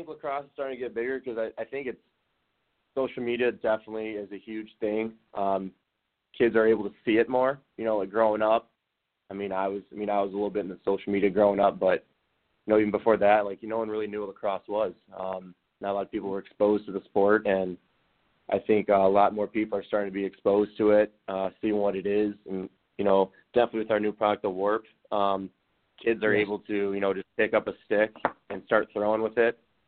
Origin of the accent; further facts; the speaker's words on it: Michigan, United States; you know, I grew up here in Michigan playing hockey and lacrosse. More of a hockey guy growing up, and kind of picked up the lacrosse sport in high school.